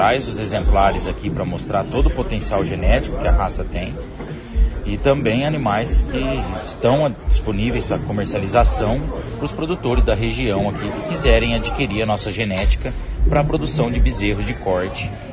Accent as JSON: {"language": "Portuguese", "town": "Londrina", "region": "Paraná", "country": "Brazil", "said": "Nós somos de Londrina, nossa propriedade fica às margens da rodovia 445, né?"}